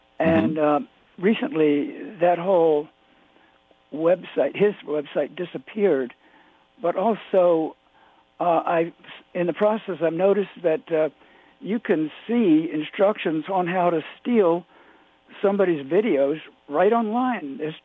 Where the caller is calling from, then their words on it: New York, United States; Hey, Peter. Upstate New York.